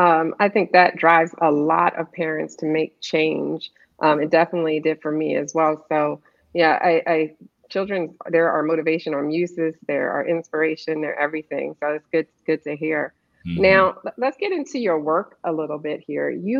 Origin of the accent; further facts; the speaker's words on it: Philadelphia, Pennsylvania, United States; Now, I'm from Philly, too, and I also attended Temple University.